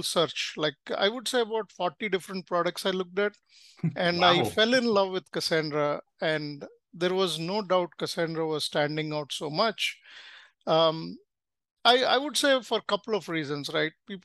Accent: India; I'm originally from India.

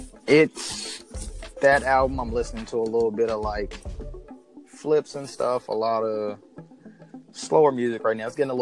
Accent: Atlanta, Georgia, United States; now in Nashville, United States; I'm from Atlanta, Georgia originally. I'm now based out of Nashville, Tennessee

